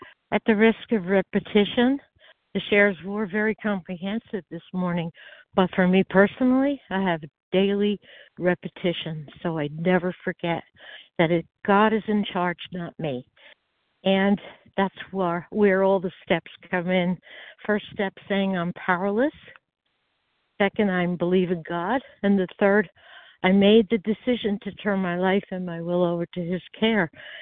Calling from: Nevada, United States

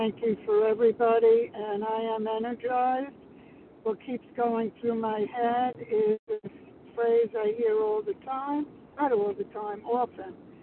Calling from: Maryland, United States; Judith S.P. in Maryland, thank you.

